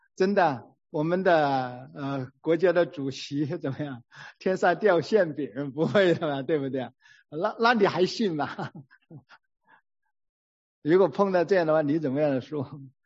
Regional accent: Hubei, China; accent: Hubei; 我那个湖北音乡音就出来了，

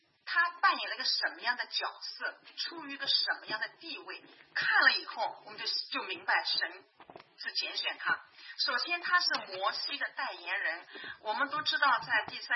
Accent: China; 因为我们中国人比较这种血缘关系都特别的重视哈

